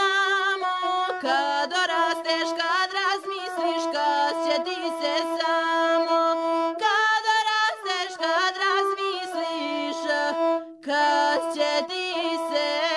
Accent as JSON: {"language": "Serbian", "town": "Kraljevo", "region": "Šumadija and Western Serbia", "country": "Serbia", "said": "imam 16 godina, dolazim iz Kraljeva"}